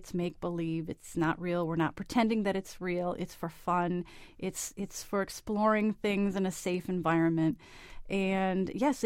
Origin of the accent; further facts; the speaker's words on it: Michigan, United States; And I have also since moved back to my hometown in Michigan, where it's also a little more accepted there anyway.